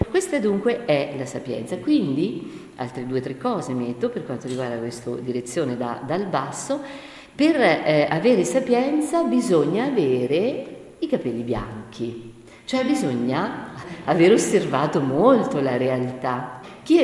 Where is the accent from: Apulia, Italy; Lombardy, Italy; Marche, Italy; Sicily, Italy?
Marche, Italy; io marchigiana sono